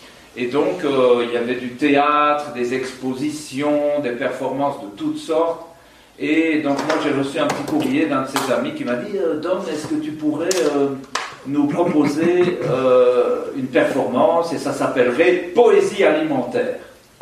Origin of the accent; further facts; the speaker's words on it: Liège, Wallonia, Belgium; je suis liégeois. dans l'est de la Belgique, un peu proche de l'Allemagne, de la Hollande aussi, le nord-est de la Belgique. Et dans le quartier où j'ai encore une résidence, parce que je réside de temps en temps en Belgique